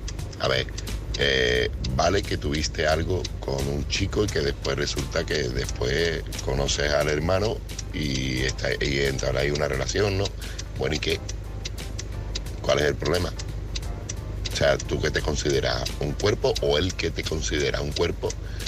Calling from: Seville, Andalusia, Spain; corresponsal de Sevilla.

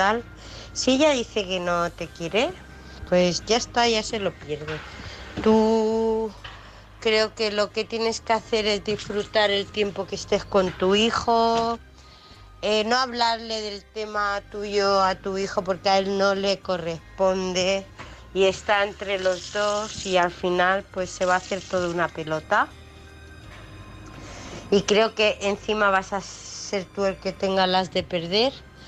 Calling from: United Kingdom; del Reino Unido.

